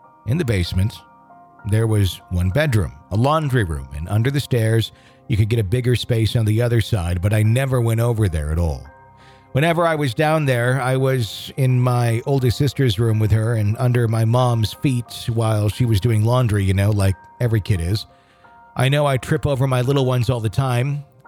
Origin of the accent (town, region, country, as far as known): Denver, Colorado, United States